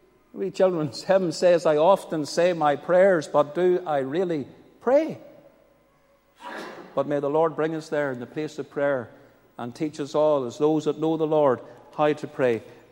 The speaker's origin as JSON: {"language": "English", "region": "Northern Ireland", "country": "United Kingdom", "said": "We all know where Stranochan is because we're from North Antrim."}